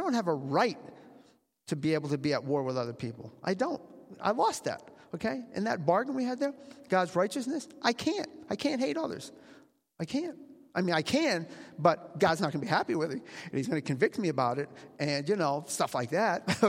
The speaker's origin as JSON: {"language": "English", "country": "Ireland", "said": "So anyway, I'm Irish. What can I tell you?"}